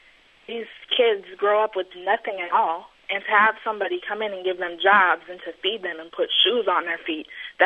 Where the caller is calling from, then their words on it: Sacramento, California, United States; Yes, sir. I'm a Jamaican-American. I'm here with my uncles